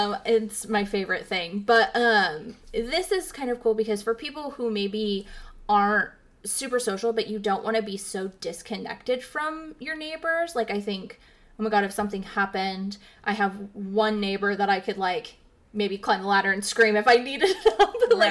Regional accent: La Pine, Oregon, United States; I'm from Lapine. Yeah, I grew up in Lapine until I was 12. And then when my mom was like, oh, we're going to move to, like, Springfield

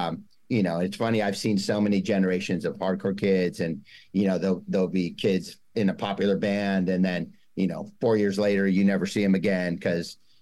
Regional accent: Thousand Oaks, California, United States; we're from Thousand Oaks. It's a small suburb in Ventura County, about 30 miles north of LA.

